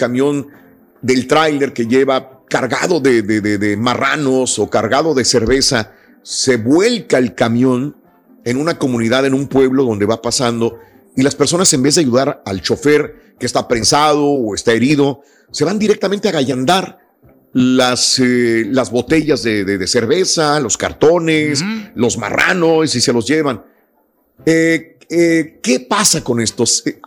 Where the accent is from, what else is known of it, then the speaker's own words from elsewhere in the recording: Mexico; no soy más que mexicano. Nací en México